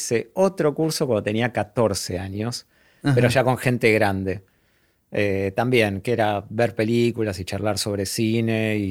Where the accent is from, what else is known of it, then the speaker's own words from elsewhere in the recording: Buenos Aires, Argentina; soy de Belgrano.